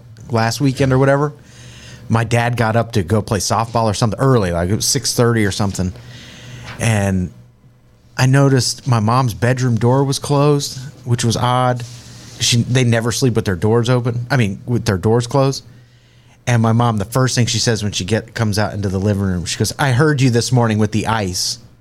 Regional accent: New York City, New York, United States; I'm from New York.

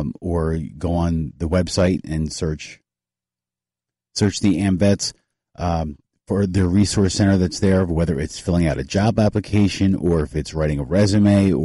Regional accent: Somers Point, New Jersey, United States; Looking around things here in Atlantic County, the housing market is in a real boom here, especially in my hometown, again, Summers Point.

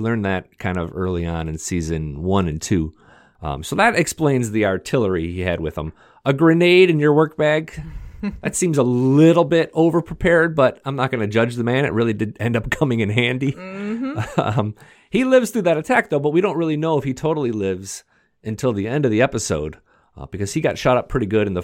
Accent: Detroit, Michigan, United States; I grew up in Detroit. I was not.

